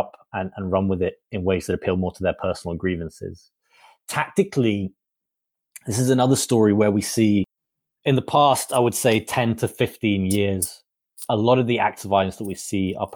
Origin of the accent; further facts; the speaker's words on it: Washington, District of Columbia, United States; one that happened here in my hometown, I think in 2016, when somebody opened fire at a pizzeria